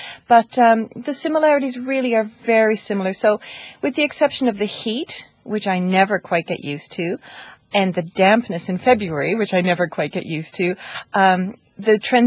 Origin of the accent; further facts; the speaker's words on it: Newfoundland and Labrador, Canada; I'm Canadian. I come from Newfoundland, which is the island province on the very east coast. Its landmass is about the size of France, but the population is only the size of Malta.